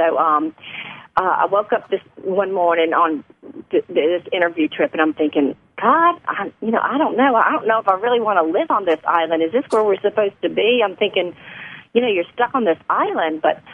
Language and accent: English; North Carolina, United States; and here I grew up in North Carolina.